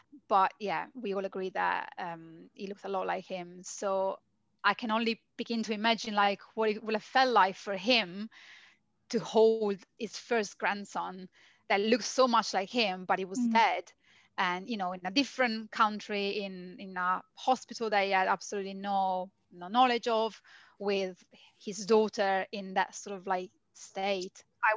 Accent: northern Italy, Italy; also born or lived in London; I had been living in London for nearly 10 years when I lost Luca. So, because I'm Italian, I'm from Northern Italy

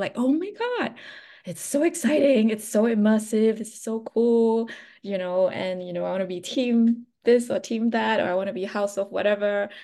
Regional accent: Singapore; I grew up in Singapore and it's a very pragmatic society.

